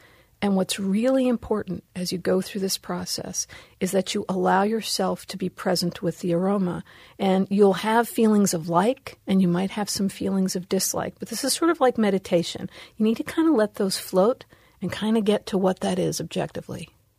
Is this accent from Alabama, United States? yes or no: no; Bronx, New York, United States; born or raised there